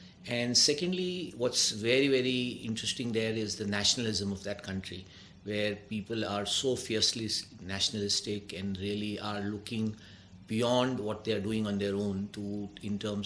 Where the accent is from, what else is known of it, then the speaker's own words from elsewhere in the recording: Delhi, India; also born or lived in Chicago, United States; Born and brought up in Delhi, did my schooling in Delhi, then went off to the US, did my undergrad and business school in the US, was in Chicago for about 10 years